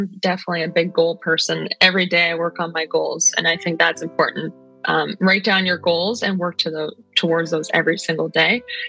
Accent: Ontario, Canada; I'm from Ontario, Canada.

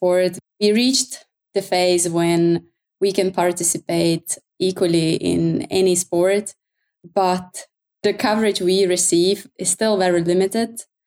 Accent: Czechia; now in Oslo, Norway; I am from the Czech Republic, but I'm based in Oslo, Norway.

